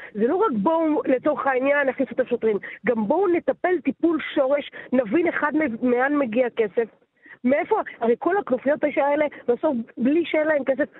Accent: Netanya, Central District, Israel; גדלתי בנתניה, אוקיי? בשנות ה-80 וה-90. זה היה נורא.

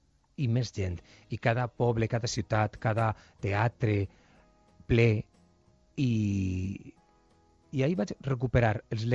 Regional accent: Buñol, Valencian Community, Spain; És com tot el món ha d'anar a la Tomatina, que és la festa del meu poble, una vegada, no?

